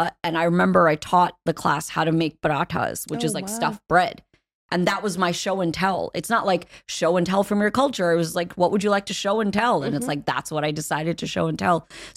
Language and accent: English; New York City, New York, United States; Like, I grew up in Queens, mm-hmm. so in New York City. Queens is probably the most diverse borough.